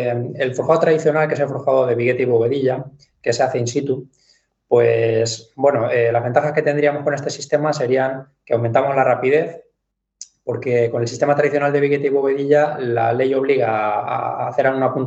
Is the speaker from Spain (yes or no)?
yes; Los Yébenes, Castilla-La Mancha, Spain; yo también soy de Los Llévenes, soy de aquí del pueblo.